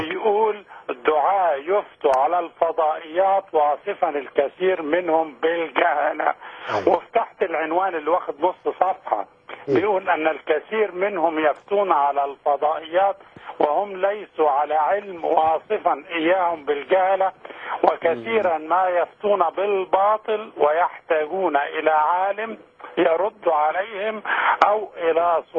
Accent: Egypt; وهو للأسف مصري وأنا مصري ولذا أسفت لهذا الخبر

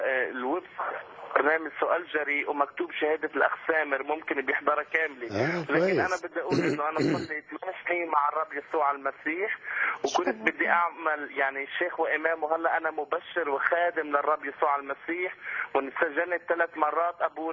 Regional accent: Lebanon; born there; انا اصلي فلسطيني، خلقت باحد المخيمات بلبنان

